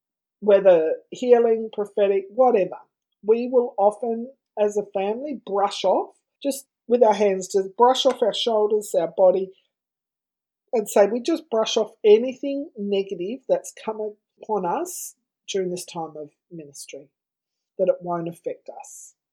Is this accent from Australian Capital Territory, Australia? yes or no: no; Tasmania, Australia; Tasmania, my home state